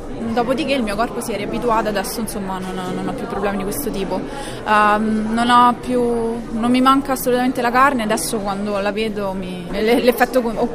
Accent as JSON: {"language": "Italian", "town": "Rome", "region": "Lazio", "country": "Italy", "said": "ho 30 anni, sono di Roma."}